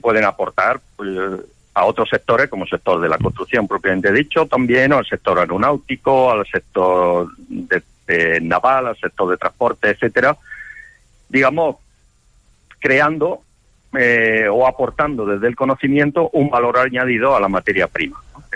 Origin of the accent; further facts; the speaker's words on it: Jaén, Andalusia, Spain; now in Granada, Spain; aunque soy de Jaén, pero vivo en Granada desde hace muchos años.